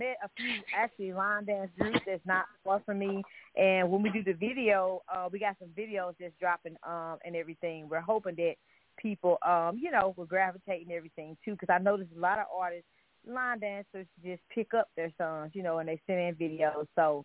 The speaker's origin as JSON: {"language": "English", "town": "St. Louis", "region": "Missouri", "country": "United States", "lives_now": "Tupelo, United States", "said": "I'm actually originally from St. Louis, but I reside in Tupelo, Mississippi, so I represent for the Silk."}